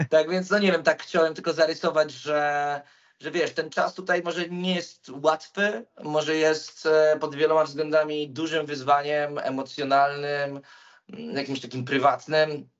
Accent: Warsaw, Masovian Voivodeship, Poland; bo ja całe życie spędziłem w Warszawie, w niej się urodziłem, w niej skończyłem szkołę, w niej skończyłem pierwsze studia, drugie studia. Nigdy nie mieszkałem, wiesz, nigdzie poza nią.

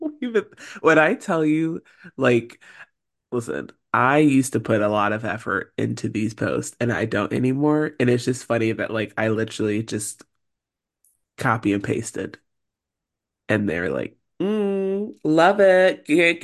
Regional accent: Oakland, California, United States; It's actually a slang word from Oakland, my hometown

